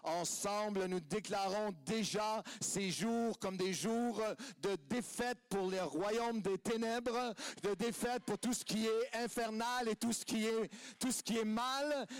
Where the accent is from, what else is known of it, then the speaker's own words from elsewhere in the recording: Quebec, Canada; Nous venons du Québec tous les deux et nous avons été à partout dans le monde ensemble.